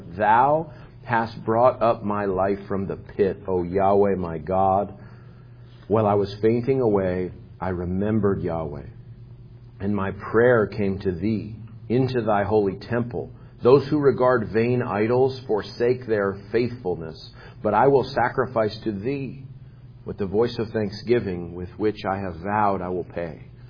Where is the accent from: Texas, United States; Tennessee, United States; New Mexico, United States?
New Mexico, United States; also born or lived in South Dakota; I was born in South Dakota. It's not my fault. Just what happened to me? And both my parents were from there. And so in the summer, we would drive from New Mexico, my real ancestral homeland, to South Dakota